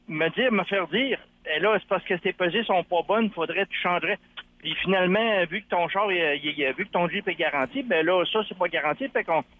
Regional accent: Quebec City, Quebec, Canada; parce que je suis originaire de Québec

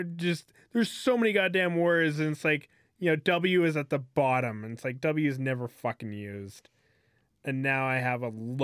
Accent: Dickinson, North Dakota, United States; I came from North Dakota out here, okay?

